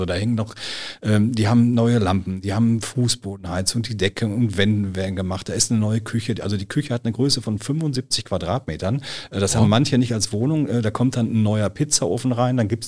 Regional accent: Sinsen, North Rhine-Westphalia, Germany; also ich bin selber in Sinsen geboren und aufgewachsen, solange ich denken kann, war da immer Gastronomie drin.

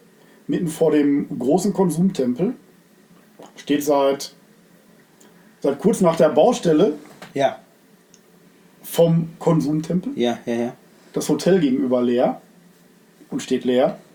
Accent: Lower Saxony, Germany; in meiner Heimatstadt in Friesland

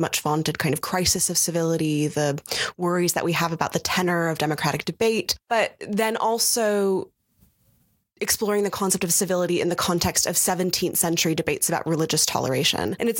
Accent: United States; so fortunate to have growing up in the United States was a profound sense of, you know, how lucky I was to be where I was

